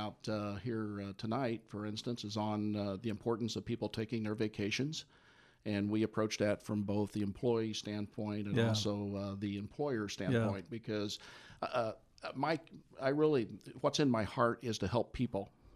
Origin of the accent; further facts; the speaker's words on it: Midwest, United States; And but I grew up in the Midwest, graduate of Indiana and Purdue Universities.